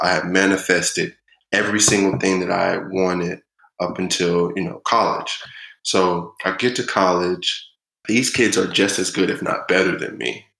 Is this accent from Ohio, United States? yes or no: no; Garland, Texas, United States; I'm from Garland, Texas. My mom is from Brooklyn, New York, but she raised me in Texas.